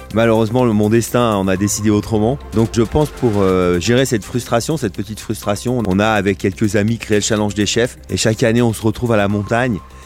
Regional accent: Grenoble, Auvergne-Rhône-Alpes, France; Moi, je suis grenoblois, vous savez, donc je suis entouré de massifs alpins.

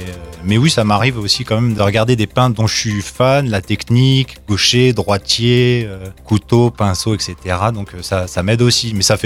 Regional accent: Tignes, Auvergne-Rhône-Alpes, France; born there; je suis né à Tignes, comme tous mes ancêtres.

